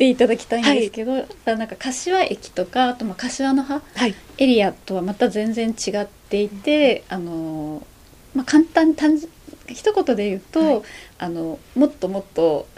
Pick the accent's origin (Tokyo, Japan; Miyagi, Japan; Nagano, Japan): Tokyo, Japan; Kodaira; born there; 小平市っていう西の方なんですけど、はい、特に千葉県とか柏市とかには何の、はい、全く縁もゆかりもなくっていう形でした。